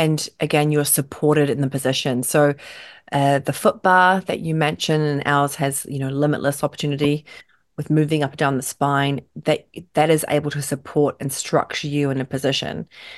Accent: New Zealand; I'm originally from New Zealand

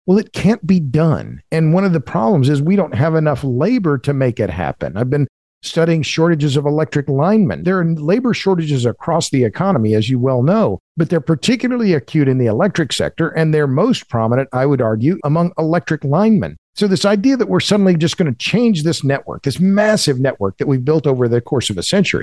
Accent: Oklahoma, United States; explain it to me slowly because I'm from Oklahoma. I'm a little slow.

